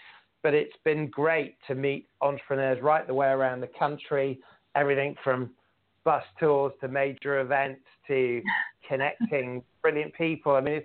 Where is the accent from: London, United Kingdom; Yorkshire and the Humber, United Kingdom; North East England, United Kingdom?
Yorkshire and the Humber, United Kingdom; Sheffield; Sheffield is my hometown, it's the Steel City